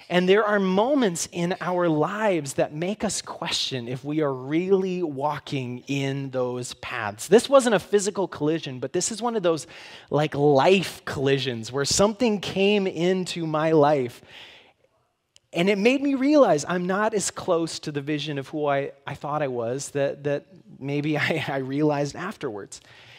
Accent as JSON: {"language": "English", "region": "South Dakota", "country": "United States", "tie": "born or raised there", "said": "Now, growing up in the Black Hills, I am the type of person who loves to go hiking."}